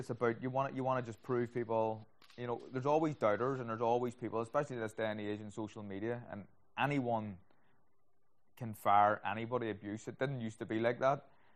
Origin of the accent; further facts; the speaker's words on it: Tigers Bay, Northern Ireland, United Kingdom; Me growing up in Tigers Bay, my wife growing up in Poldglass, it was a different type of life.